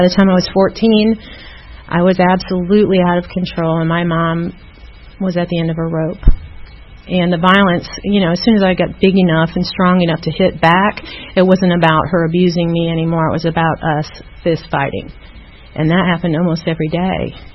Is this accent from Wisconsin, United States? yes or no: yes; Milwaukee, Wisconsin, United States; born there; I was born in Milwaukee, Wisconsin, to a young mother. My parents were 17 and 19, I think, when I was born.